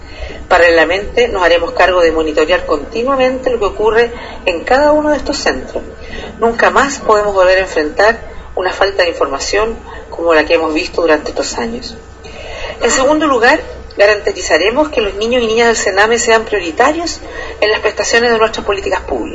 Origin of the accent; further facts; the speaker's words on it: Chile; la verdad que impresionan y generan dolor, ¿no?, como chilenos y chilenas.